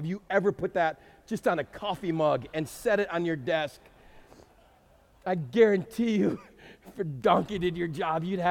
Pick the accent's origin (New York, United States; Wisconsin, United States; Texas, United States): Texas, United States; El Paso; Now, to a young man growing up in El Paso, Texas, to see that presented in front of you, there was always a chuckle.